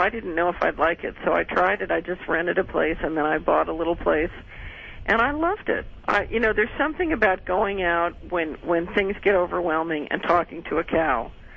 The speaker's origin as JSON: {"language": "English", "town": "Philadelphia", "region": "Pennsylvania", "country": "United States", "tie": "born or raised there", "said": "I grew up in Philadelphia, that's right."}